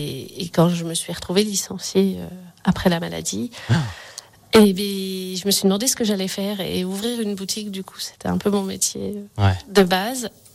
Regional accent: Saint-Jeoire, Auvergne-Rhône-Alpes, France; Elle était vendue dans une pharmacie à La Roche-sur-Foron, donc je suis de Saint-Joire.

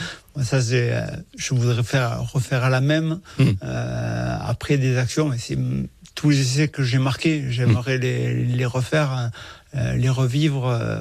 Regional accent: Fronton, Occitanie, France; que tu as dit que j'étais originaire de Fronton. Alors, pour dire la vérité, j'étais sans licence à Fronton. J'avais 5 ans.

